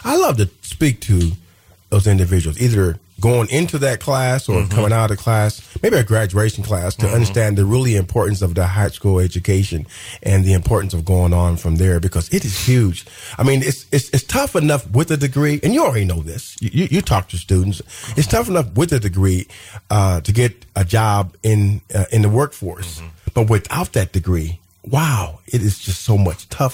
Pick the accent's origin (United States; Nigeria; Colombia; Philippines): United States; Terre Haute, Indiana; I went, my hometown, Terre Haute, went through, we had five high schools. I went through four of them.